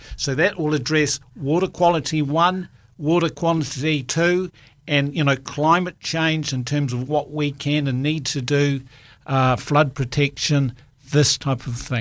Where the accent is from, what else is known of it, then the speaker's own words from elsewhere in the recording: Balclutha, Otago, New Zealand; I grew up in Balclutha, south of Otago, went to university, trained as an engineer, and went overseas, returned.